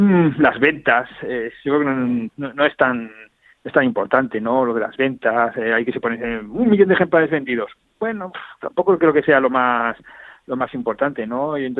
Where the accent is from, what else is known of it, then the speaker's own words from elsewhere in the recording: Zaragoza, Aragon, Spain; somos de Zaragoza y de la misma quinta